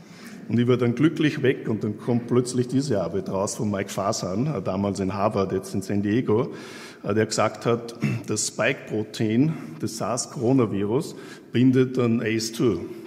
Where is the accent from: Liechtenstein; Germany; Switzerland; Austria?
Austria; also born or lived in Canada; bin ich aus Kanada nach Österreich zurückgekommen, um dieses Institut hier der Akademie der Wissenschaften aufzubauen. Das war im Sommer 2003.